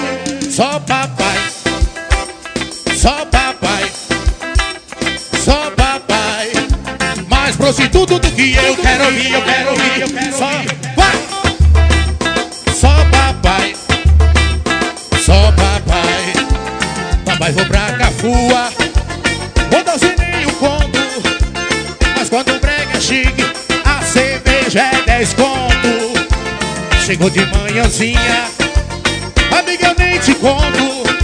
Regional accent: Berizal, Minas Gerais, Brazil; E eu sou de Berizal, hein?

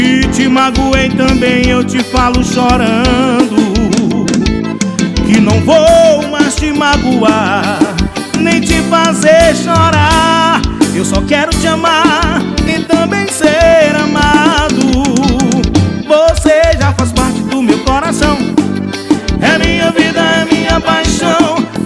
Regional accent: Buriti Bravo, Maranhão, Brazil; Um abração pra galera lá da minha terra, Buriti Bravo, Maranhão.

